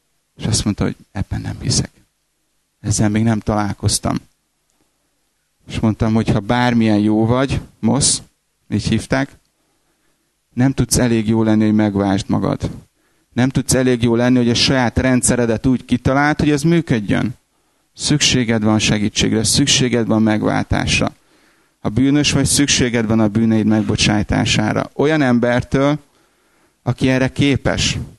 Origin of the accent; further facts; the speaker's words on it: Budapest, Hungary; accent: South Buda English; a dél-budai angol akcentusom az nem dallasi, és megkérdezte, hogy honnan jöttem, mondtam Magyarországról